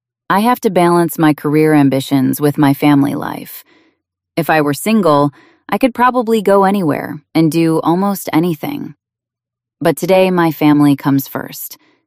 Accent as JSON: {"language": "English", "country": "Australia", "said": "As you know, I'm from Australia. Back home, film directors often wrote scripts specifically for me."}